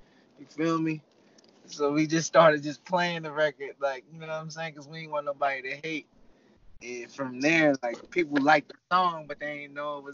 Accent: Nashville, Tennessee, United States; I was living in New York. You know, I'm from Nashville, right?

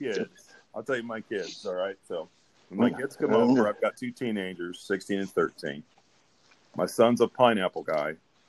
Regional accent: Anderson, United States; Bethany Point in Anderson, my hometown, tragedy.

